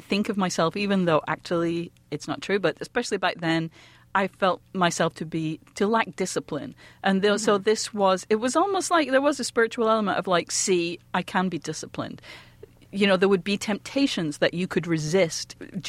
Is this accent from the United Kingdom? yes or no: yes; England, United Kingdom; And naturally, being English, I did enjoy that.